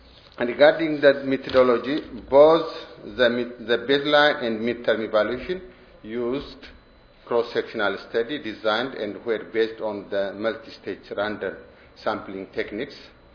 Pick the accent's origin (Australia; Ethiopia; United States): Ethiopia; I came from Ethiopia. I'm working for Core Group Polio Project in Ethiopia.